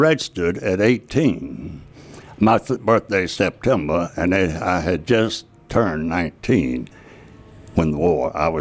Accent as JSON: {"language": "English", "town": "Fair River", "region": "Mississippi", "country": "United States", "tie": "born or raised there", "said": "Right, Lincoln County. I was born out in Fair River, the old Fair Oak Springs High School, went to school there."}